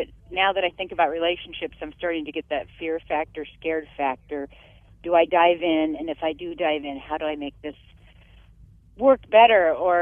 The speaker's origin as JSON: {"language": "English", "region": "California", "country": "United States", "lives_now": "Michigan, United States", "said": "I'm actually from California, so I'm a fish out of water here, but I like it."}